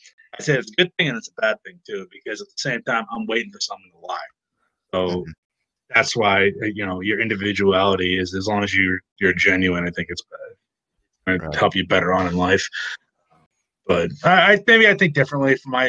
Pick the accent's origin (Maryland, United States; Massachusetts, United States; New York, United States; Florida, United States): Massachusetts, United States; I think differently, maybe because I'm from Massachusetts, so I'm an a-hole.